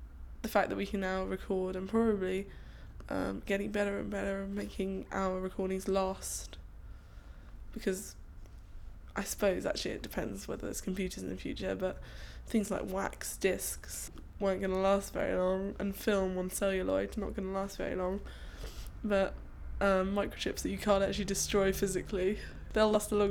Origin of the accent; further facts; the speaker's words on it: Tunbridge Wells, South East England, United Kingdom; I'm 18, and I come from Tunbridge Wells in Kent.